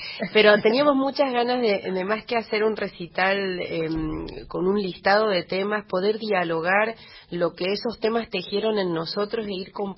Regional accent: Buenos Aires, Argentina; also born or lived in Humahuaca; yo soy medio mezcla, yo soy de Boedo y soy porteña, pero mi transitar desde hace 20 años es por el interior

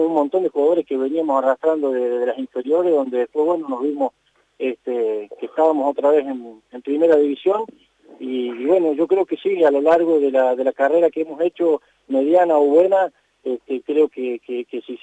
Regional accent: Córdoba, Argentina; para mí es sumamente importante porque soy cordobés

